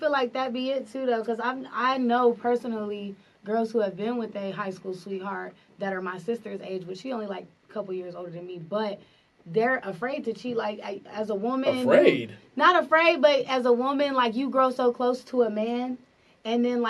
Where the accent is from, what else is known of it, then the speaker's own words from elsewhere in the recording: Indiana, United States; I'm from Indiana.